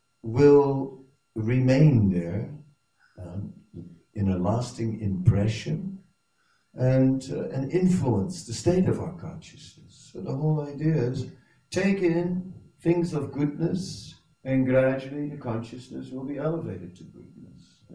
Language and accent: English; Netherlands; English is a second language; although I am from the Netherlands and I've seen a few things